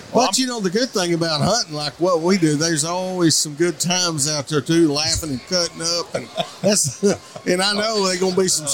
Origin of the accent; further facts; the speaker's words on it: Arkansas, United States; in my home state of Arkansas, there in the Ozarks